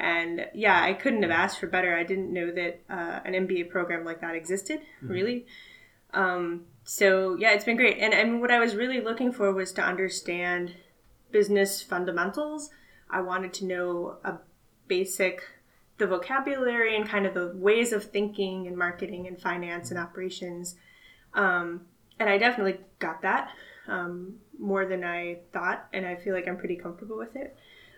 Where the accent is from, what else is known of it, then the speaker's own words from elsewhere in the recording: Minnesota, United States; So I'm born and raised in Minnesota, lived there, you know, grew up there in the same house my whole life. Went to University of Minnesota for undergrad